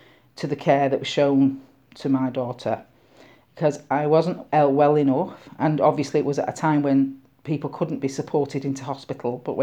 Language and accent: English; Wythenshawe, North West England, United Kingdom; I am born and bred in Withenshaw, still live in Withenshaw, most of my family live in Withenshaw and I'm very proud to be from Withenshaw.